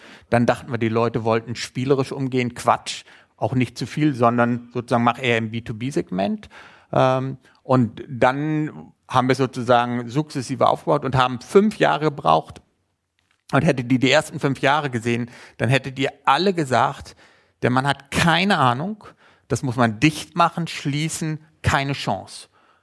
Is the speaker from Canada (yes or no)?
no; Kazakhstan; Ich komme aus Kasachstan und das ist gut so